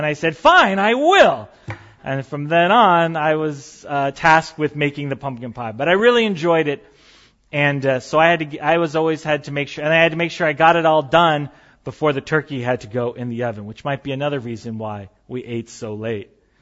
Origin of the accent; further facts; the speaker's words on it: San Jose, California, United States; I lived on the West Coast. I grew up in San Jose.